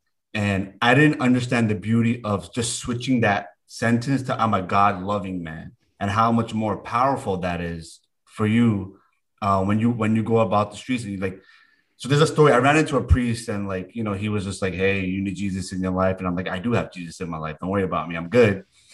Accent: Pakistan; being Pakistani

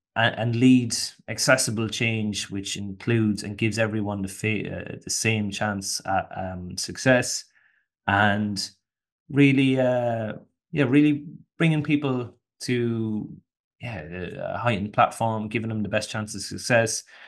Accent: Ireland; Obviously, I'm stereotypically Irish, so there's all those stereotypes there.

